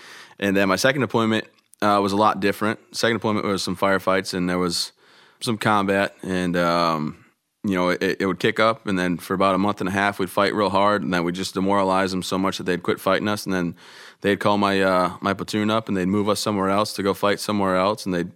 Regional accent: Vassar, Michigan, United States; I'm from Vassar, Michigan, a small town, but love where I'm from.

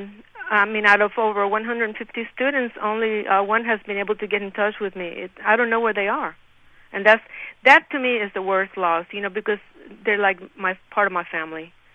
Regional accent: Cuba; I'm from Cuba, and we're like very strong people

